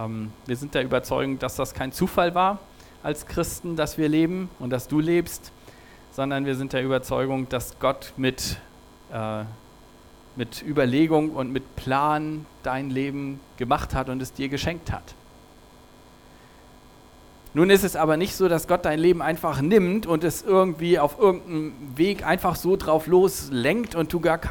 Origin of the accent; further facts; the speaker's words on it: Schleswig-Holstein, Germany; aufgewachsen bin ich ja in Schleswig-Holstein, das ist ja noch platteres Land als hier.